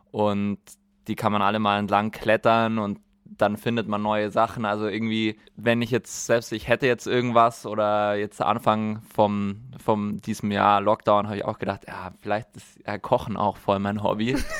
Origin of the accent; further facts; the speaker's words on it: Bavaria, Germany; Aber ich bin aus dem Allgäu, was das R betrifft, ist wahrscheinlich da eine Mischung der Schuld daran. Weil meine Mutter ist aus der Schweiz, mein Papa ist im Allgäu geboren.